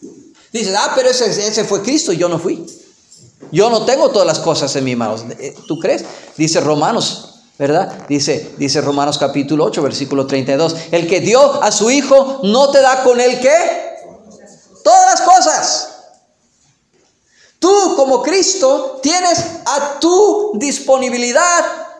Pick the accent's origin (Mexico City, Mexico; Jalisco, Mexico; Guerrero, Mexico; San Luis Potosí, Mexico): Mexico City, Mexico; cuando era niño yo me crié ahí en la Ciudad de México, en la capital